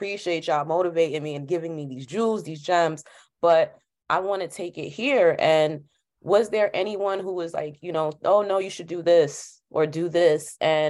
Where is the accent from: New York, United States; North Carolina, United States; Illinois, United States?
New York, United States; Bronx; I'm a girl from the Bronx, different time frame, but still in all